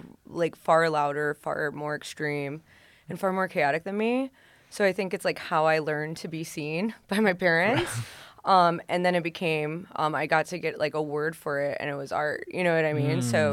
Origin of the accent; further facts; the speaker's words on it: Toledo, Ohio, United States; which I'm from Toledo and I'm living here right now